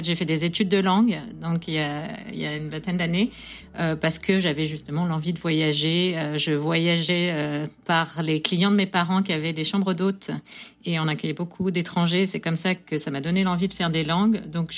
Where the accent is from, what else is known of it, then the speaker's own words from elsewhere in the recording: Pays de la Loire, France; moved away as an adult; Je viens de la Sarthe.